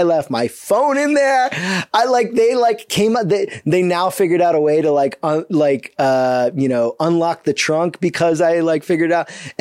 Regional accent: Bermuda; So I told you. I grew up in Bermuda.

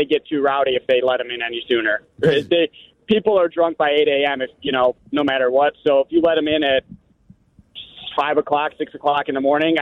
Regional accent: Indiana, United States; what I'm calling about is I'm from Indiana, and I have a ton of friends that are season ticket holders

